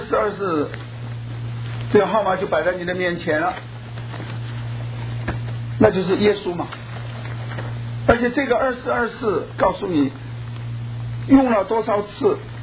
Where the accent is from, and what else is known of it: China